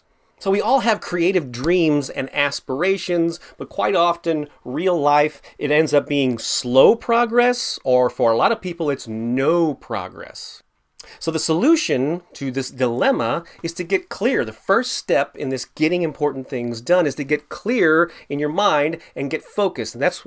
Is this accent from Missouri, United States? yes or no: yes; St. Louis, Missouri, United States; I submitted to 2 gallery art shows in recent months in my hometown of St. Louis